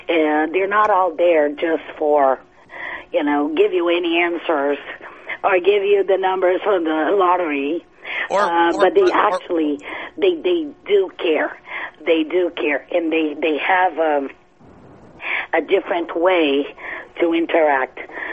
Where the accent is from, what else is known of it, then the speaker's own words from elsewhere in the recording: Brazil; I am from another country. I'm from Brazil.